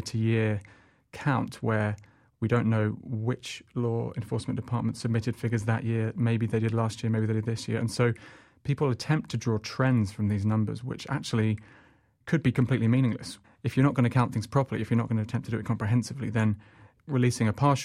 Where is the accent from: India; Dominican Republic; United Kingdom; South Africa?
United Kingdom; now in United States; as a Brit who's been here for about 5 years